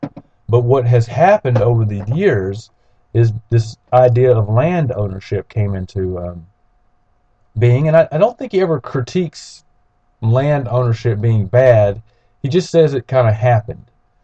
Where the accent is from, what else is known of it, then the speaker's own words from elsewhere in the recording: Pensacola, Florida, United States; born there; I was born in Pensacola, Florida in 1975